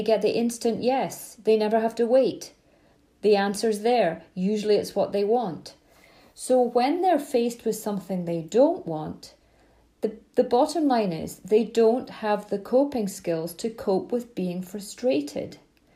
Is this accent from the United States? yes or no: no; Scotland, United Kingdom; I grew up in Scotland, long summer evenings, and we'd all go and play outside.